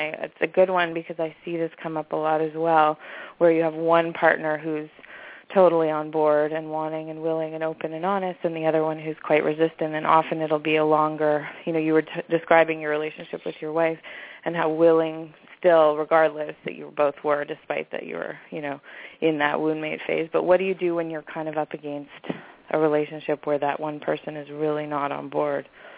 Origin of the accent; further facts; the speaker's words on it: Montreal, Quebec, Canada; I'm actually from Montreal, so we've got a whole Montreal Canadian contingent listening.